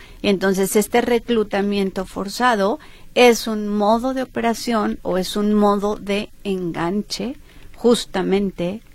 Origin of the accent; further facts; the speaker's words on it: Jalisco, Mexico; Estamos como mexicanos y como jaliscienses encantados de tener el Mundial en casa